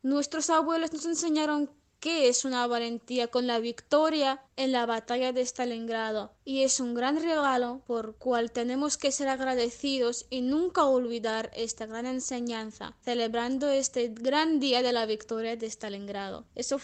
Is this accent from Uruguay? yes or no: no; Russia; Spanish is a second language; soy rusa. Vivo en la ciudad de Volgogrado, o como se llamaba antes, Stalingrado, y estudio la carrera de profesora de idiomas.